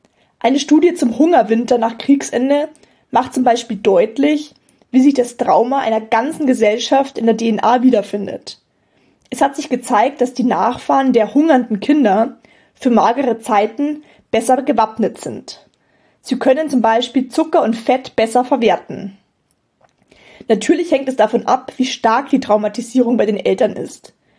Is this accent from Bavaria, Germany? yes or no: yes; Rosenheim, Bavaria, Germany; ich bin gebürtig aus Rosenheim und fahre jetzt eben seit...